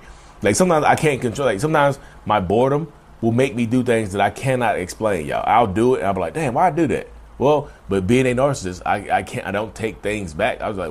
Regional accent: Reidsville, North Carolina, United States; accent: southern drawl; because I'm from Reidsville, North Carolina, which is a southern town. My country, my southern drawl is insane.

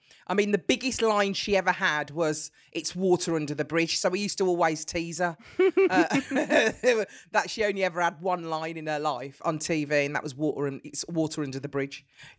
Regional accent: Birmingham, West Midlands, United Kingdom; accent: Brummy; I get more Brummy. As soon as I hear my friends or I go back home, I literally, my accent, they say, "You don't sound like that on television." I said, "I do. I just sound so much more Brummy when I go back home."

